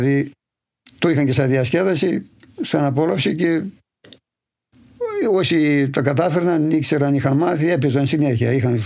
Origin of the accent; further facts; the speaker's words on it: Polydendri, Greece; Όταν ήμασταν μικροί, πηγαίναμε σε κανένα χωριό και μερικοί παλιότεροι μας ρωτούσαν από πού είσαι και τα λοιπά. Και άμα λέγαμε από το Πολυδέντρη, παράδειγμα, ήρθαν οι άντρες, μας έλεγαν ειρωνικά.